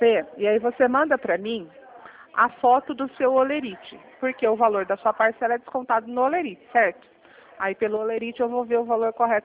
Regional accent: Limeira, São Paulo, Brazil; Eu sou próximo de Campinas, sou de Limeira.

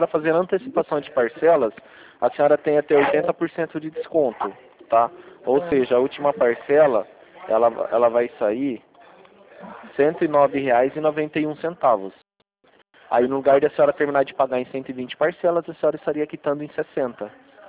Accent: Rio Claro, São Paulo, Brazil; Eu sou de Rio Claro mesmo.

